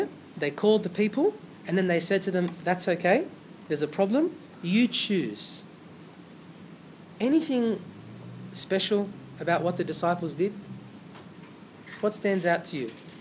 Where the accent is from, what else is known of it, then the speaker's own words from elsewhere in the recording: Australia; because we're from Australia, imagine they flipped it.